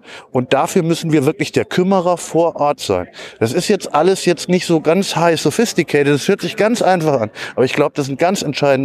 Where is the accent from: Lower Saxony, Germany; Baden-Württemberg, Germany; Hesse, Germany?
Hesse, Germany; in meiner Heimat in Hessen